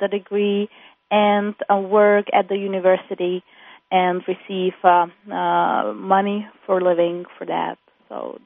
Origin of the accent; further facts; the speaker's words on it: Czechia; moved away as an adult; now in Peoria, United States; I come from the Czech Republic, which is located in Central Europe, and I came to the States to study Master in Business Administration, MBA, at Bradley University in Peoria, Illinois.